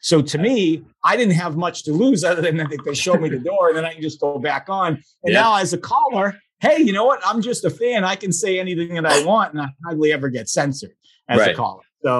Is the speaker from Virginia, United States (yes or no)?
no; Quincy, Massachusetts, United States; also born or lived in Braintree; I mean, even though I grew up in Quincy and Braintree, I lived at Bridgewater.